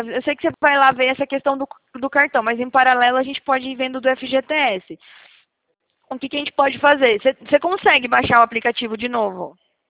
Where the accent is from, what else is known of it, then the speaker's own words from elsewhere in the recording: Prudentópolis, Paraná, Brazil; born there; also born or lived in Joinville; now in Atibaia, Brazil; eu moro aqui em Atibaia, mas a gente atende o Brasil todo. Inclusive, eu sou daí do sul. Eu nasci em Prudentópolis, eu morava lá em Santa Catarina, em Joinville.